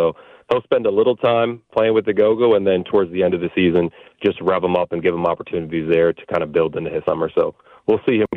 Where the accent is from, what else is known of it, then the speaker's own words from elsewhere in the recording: Massachusetts, United States; I grew up in Massachusetts, so we all had New York IDs.